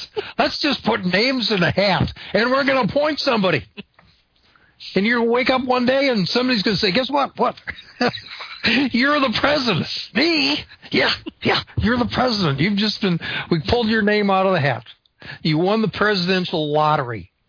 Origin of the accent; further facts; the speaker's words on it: Texas, United States; You don't just cross the border, come down here to Texas, and I'm a Texan.